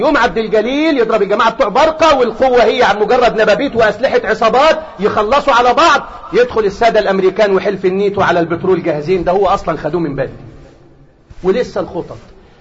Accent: Egypt; ناحية من الشمال عندنا في مصر

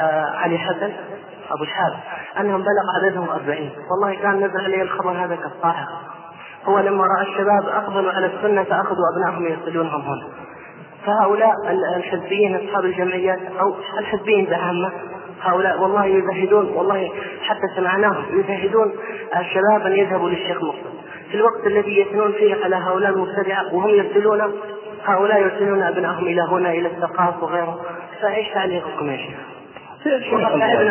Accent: Hadhramaut, Yemen; عندنا في حضرموت

